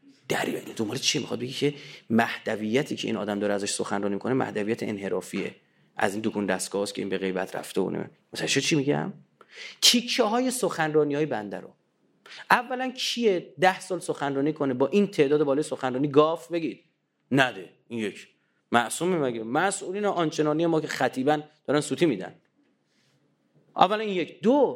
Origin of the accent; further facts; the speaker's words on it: Iran; به من گفتن بچه کجایی؟ نمیگفتم، بودم بچه ایرانم.